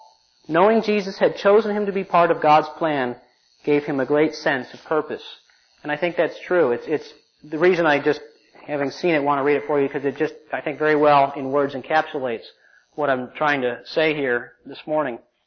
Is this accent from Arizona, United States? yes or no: yes; Phoenix, Arizona, United States; now in Indianapolis, United States; When I was growing up in Phoenix, I had a routine on Sunday morning of Memorial Day weekend. It's the day of the Indianapolis 500. Now that I live in Indianapolis